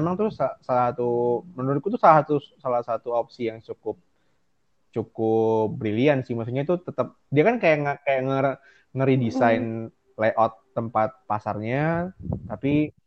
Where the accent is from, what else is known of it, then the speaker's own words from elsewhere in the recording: Surabaya, East Java, Indonesia; mungkin kalau unek-unekku sebagai warga Surabaya itu mungkin di PSBB-nya sih